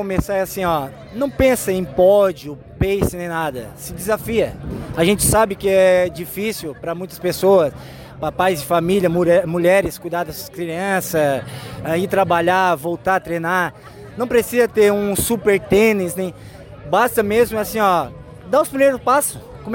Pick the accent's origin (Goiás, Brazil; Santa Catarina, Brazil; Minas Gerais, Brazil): Santa Catarina, Brazil; Urussanga; Sou natural de Santana, daqui de Uruçanga, mas meu bairro é Santana.